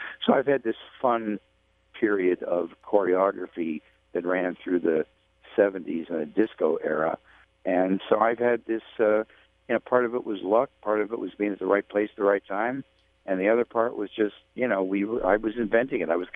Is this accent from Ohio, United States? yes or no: yes; Cleveland, Ohio, United States; I'm from Cleveland, by the way, born there.